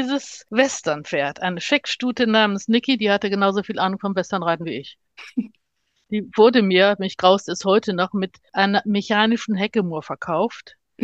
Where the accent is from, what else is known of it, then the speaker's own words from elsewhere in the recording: Aachen, North Rhine-Westphalia, Germany; ich bin in Aachen aufgewachsen, der Pferdestadt schlechthin